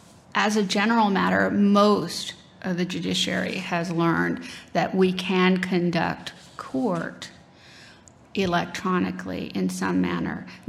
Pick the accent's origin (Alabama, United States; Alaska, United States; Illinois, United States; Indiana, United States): Alaska, United States; So I grew up in Alaska, and so y'all can imagine that between the size of the state, the lack of roads, and the weather